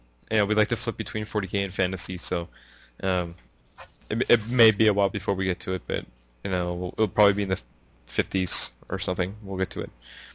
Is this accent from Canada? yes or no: yes; Ontario, Canada; We're from Canada. We're actually all from Ontario.